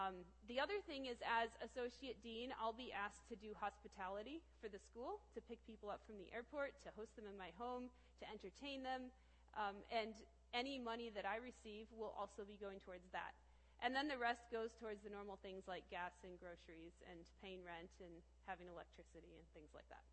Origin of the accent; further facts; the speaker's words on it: Kalamazoo, Michigan, United States; I grew up here in Kalamazoo in the Netherlands Reformed Churches, so I was baptized as a baby.